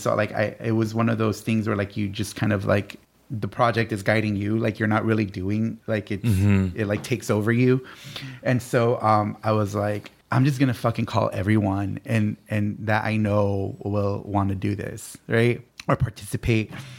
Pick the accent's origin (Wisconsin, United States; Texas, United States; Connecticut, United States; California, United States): California, United States; Pacoima; growing up in Pacoima, like, isolated, like, close enough to LA that, like, you can technically get there, but you still live in this place that's, like, way out in the valley